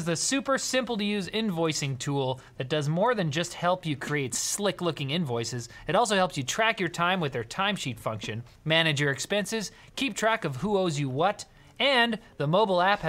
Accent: Canada; We're Canadian

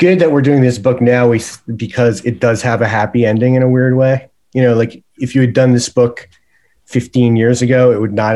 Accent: New York City, New York, United States; I'm 50 and I grew up in New York City in Manhattan.

